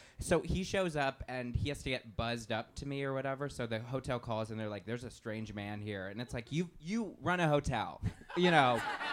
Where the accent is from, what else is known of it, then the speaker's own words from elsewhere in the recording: Indiana, United States; I'm from Indiana.